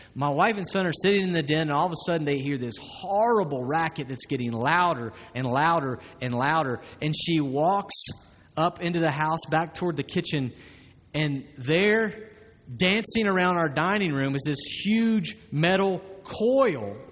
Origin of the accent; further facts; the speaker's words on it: the South, United States; I grew up in the South, and it's our tendency to think opposite from this.